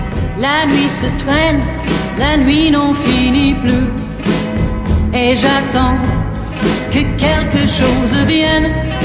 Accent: Jecheon, North Chungcheong, South Korea; 저는 충북 제천 출신인데, 저도 사투리 그렇게 자신 있진 않거든요.

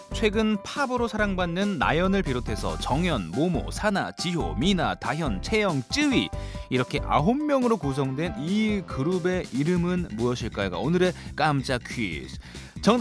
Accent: Jeonju, North Jeolla, South Korea; 이 드라마 촬영지가 제 고향인 전주였네요.

